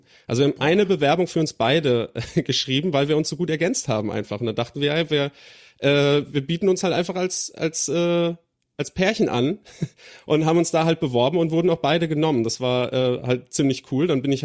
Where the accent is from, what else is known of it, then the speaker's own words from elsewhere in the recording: Rhineland-Palatinate, Germany; ich komme aus der Nähe von Kaiserslautern